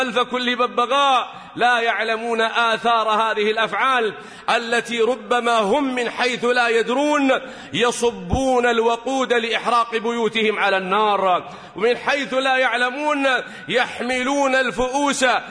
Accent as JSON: {"language": "Arabic", "country": "Saudi Arabia", "said": "في بلادنا المملكة العربية السعودية،"}